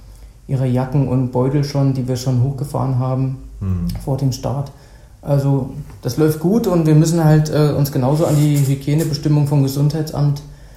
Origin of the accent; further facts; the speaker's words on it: Vacha, Thuringia, Germany; Genau, also ich bin in Facha groß geworden.